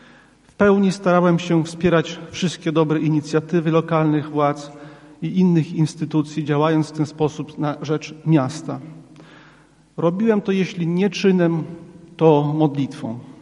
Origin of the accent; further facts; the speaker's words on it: Podlaskie Voivodeship, Poland; born there; Urodziłem się na Białostoczyźnie.